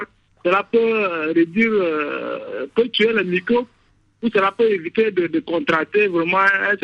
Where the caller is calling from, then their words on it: Chad; la question de l'eau est problématique ici en Afrique. Alors, chez moi, au Tchad